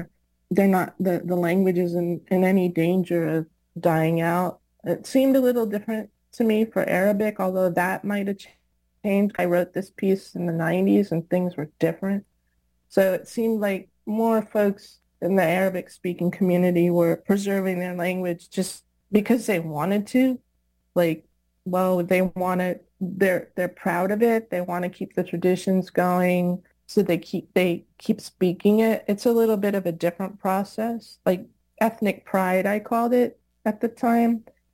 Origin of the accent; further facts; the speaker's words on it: Miami, Florida, United States; And then I grew up in Miami and learned a lot of Spanish and became a teacher of Spanish